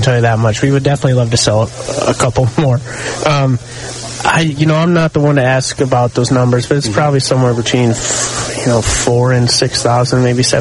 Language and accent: English; Michigan, United States; Yeah, I'm from Michigan.